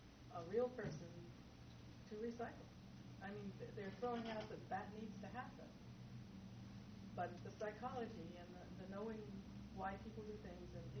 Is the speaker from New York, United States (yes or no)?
yes; Buffalo, New York, United States; I come from the Buffalo area, and Love Canal was a big deal.